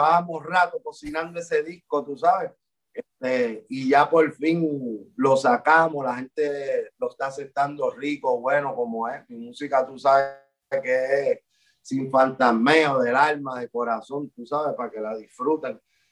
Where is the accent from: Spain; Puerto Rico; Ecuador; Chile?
Puerto Rico; por lo que somos como puertorriqueños y como latinos.